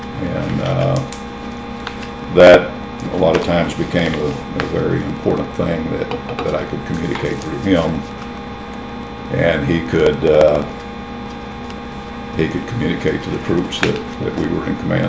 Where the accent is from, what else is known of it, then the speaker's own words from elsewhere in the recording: United States; because I thought, as an American, I had a duty to do my part.